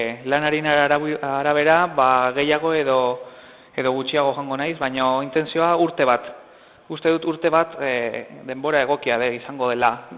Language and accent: Basque; Zumarraga, Basque Country, Spain; Eta ni Zumarragakoa naiz